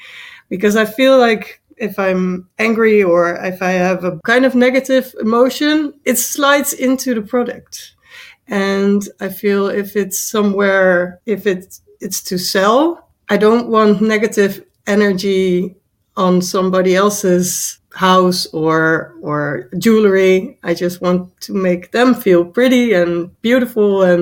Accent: Netherlands; I am from the Netherlands.

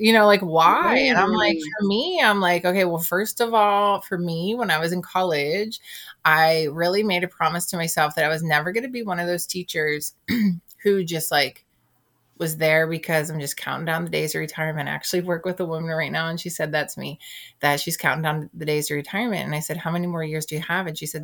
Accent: Philadelphia, Pennsylvania, United States; I grew up in Philadelphia.

